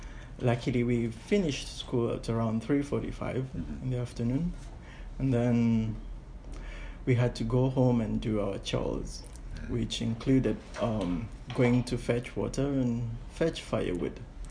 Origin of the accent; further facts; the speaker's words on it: Kenya; Growing up in Kenya was pretty interesting.